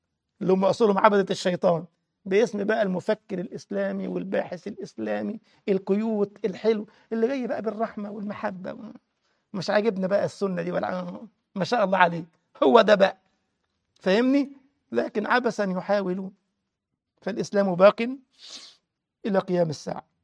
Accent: Egypt; وبعدين هقول لك على حاجة مهمة حدثت عندنا في مصر.

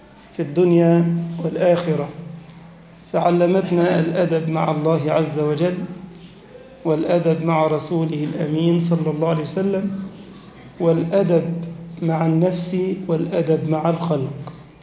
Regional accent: Egypt; واجعل بلدنا مصر أمنا أمانا سخاء رخاء وسائر بلاد المسلمين

